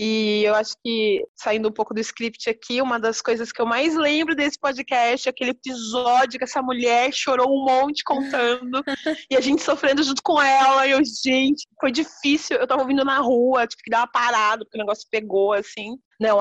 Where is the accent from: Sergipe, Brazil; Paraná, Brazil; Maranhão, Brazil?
Paraná, Brazil; eu sou paranaense, mas minha família mora em Cerquilho, aqui no interior, fica mais ou menos 1h30 daqui de Sorocaba.